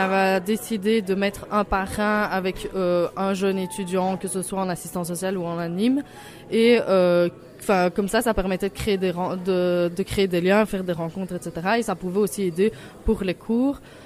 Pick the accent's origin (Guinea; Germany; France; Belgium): Belgium; Liège, Wallonia; donc je viens de Liège.